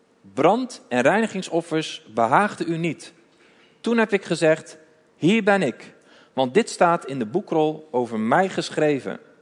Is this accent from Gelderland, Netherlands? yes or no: no; Dordrecht, South Holland, Netherlands; Ik kom uit Dordrecht.